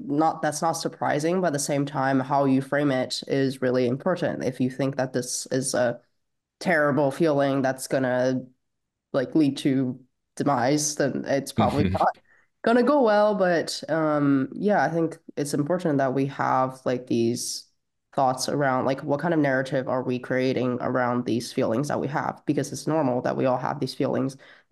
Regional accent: China; But I grew up like in China, and we had very serious testing culture there.

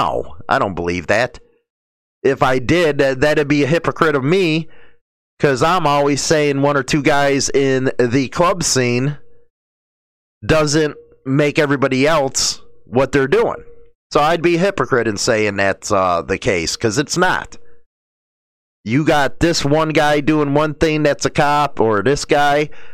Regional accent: Chicago, Illinois, United States; let's face it, I grew up in Chicago. Yeah, I was in a street gang.

